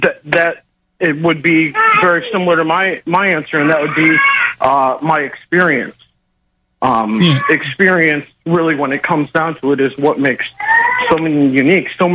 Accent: Chicago, Illinois, United States; I'm from Chicago. I moved back to Chicago

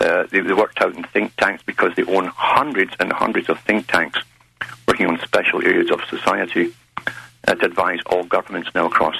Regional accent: United Kingdom; But I got into it very early on because growing up in Britain during the time I grew up, I could sense there were massive changes.

